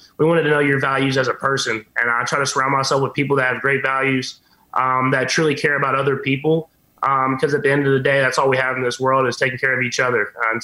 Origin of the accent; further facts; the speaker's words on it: Texas, United States; Yeah, I think it has something to do with growing up in Texas.